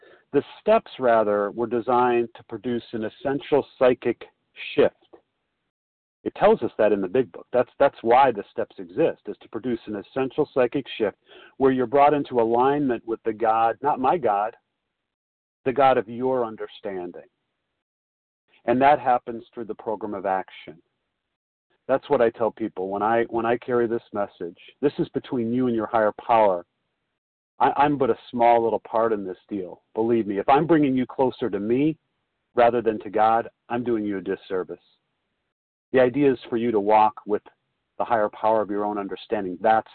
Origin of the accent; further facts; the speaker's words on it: Chicago, Illinois, United States; I'm a recovered compulsive overeater. I'm from Chicago.